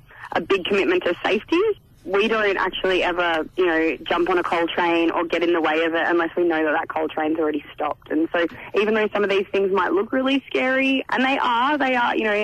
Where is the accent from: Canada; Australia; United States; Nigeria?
Australia; Latrobe Valley, Victoria; I grew up in Latrobe Valley down in Victoria, which is a huge coal-fired power hub for the country.